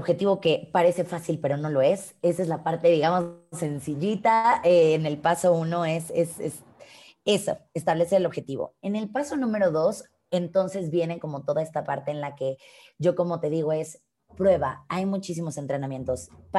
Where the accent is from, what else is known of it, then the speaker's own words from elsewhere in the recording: Mexico; soy una mujer mexicana de casi 32 años.